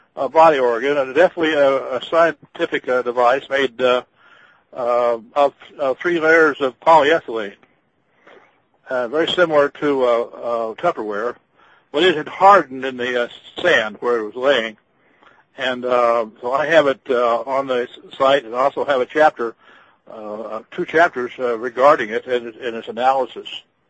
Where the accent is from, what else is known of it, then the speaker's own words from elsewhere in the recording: Kansas City, Missouri, United States; now in Medford, United States; No, I'm in Medford, Oregon.